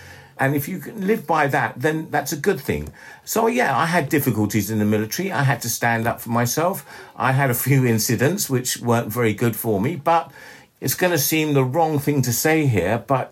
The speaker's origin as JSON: {"language": "English", "region": "London", "country": "United Kingdom", "tie": "born or raised there", "said": "I was brought up in London."}